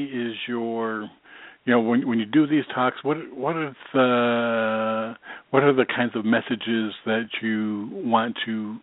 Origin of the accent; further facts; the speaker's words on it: Binghamton, New York, United States; now in Myrtle Beach, United States; Well, now I live in Myrtle Beach, South Carolina, so I haven't gone back to Binghamton in a long, long, long time.